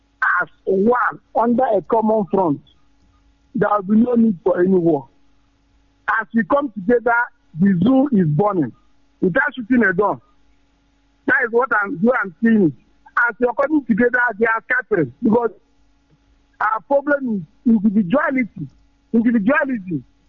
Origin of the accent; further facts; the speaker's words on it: Biafra, Nigeria; I'm from Biafra land.